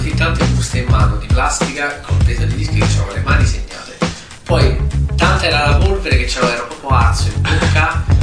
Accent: Rome, Lazio, Italy; io ti parlo di Roma perché è la mia città dove sono nato e cresciuto.

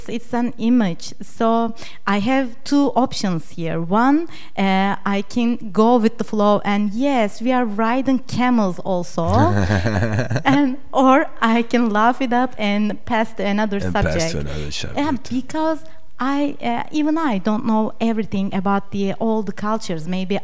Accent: Istanbul, Turkey; now in Perugia, Italy; Perugia is a different city because I came from Istanbul, and Istanbul is big, always crowded.

